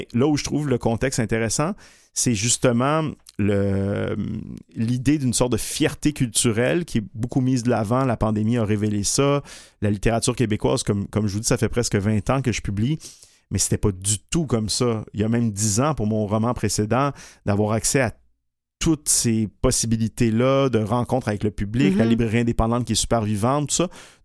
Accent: Egypt; also born or lived in Lebanon; now in Canada; comme je viens de la Méditerranée, d'Égypte et du Liban, la notion de famille est extrêmement large, mais pour moi, de ce point de vue-là, je suis plus québécois

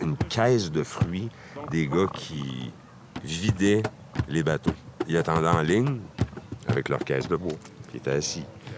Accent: Quebec City, Quebec, Canada; born there; je suis né à Québec, ici, à Limoilou, Saint-Pascal.

